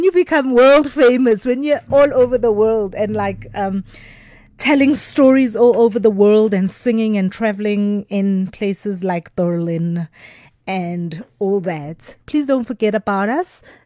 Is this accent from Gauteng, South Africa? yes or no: yes; Soweto, Gauteng, South Africa; because I'm also from Soweto.